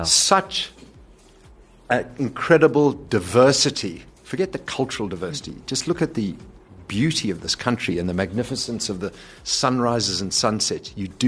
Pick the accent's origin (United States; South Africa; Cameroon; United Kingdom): South Africa; Johannesburg, Gauteng; Yeah, I'm from Joburg, but I now live in the Cape, and I do come up here and I miss it.